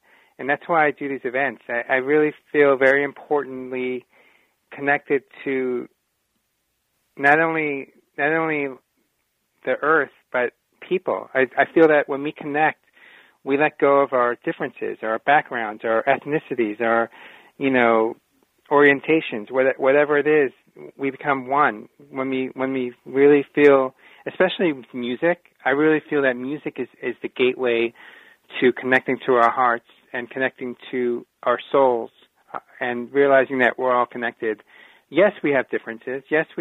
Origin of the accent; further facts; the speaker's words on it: New York City, New York, United States; Like I grew up in New York City. I'm a city boy.